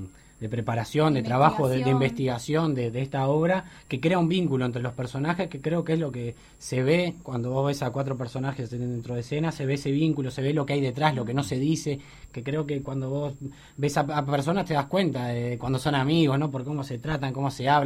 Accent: Montevideo, Uruguay; Y él es del interior, pero yo soy acá de Montevideo.

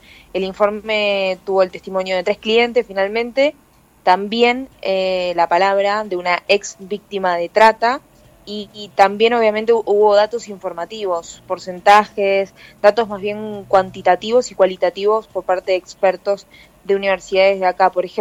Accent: Uruguay; moved away as an adult; now in Madrid, Spain; me fui de Uruguay prácticamente en invierno, llegué después, estuve invierno acá también

